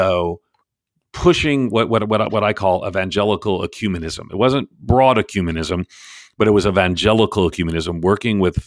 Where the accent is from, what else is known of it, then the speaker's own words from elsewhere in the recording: Floral Park, New York, United States; Again, because I'm a New Yorker, right? I literally ask me where I'm from, I say New York. I'm from that city. My family took me home to a home in Floral Park, Queens, across the street from the train station.